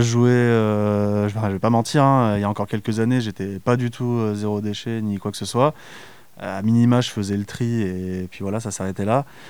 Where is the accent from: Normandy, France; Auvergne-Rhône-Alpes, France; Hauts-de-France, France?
Auvergne-Rhône-Alpes, France; Valence; je suis originaire de Valence. Sur mon parcours personnel, toutes mes études, je les ai fait à Valence.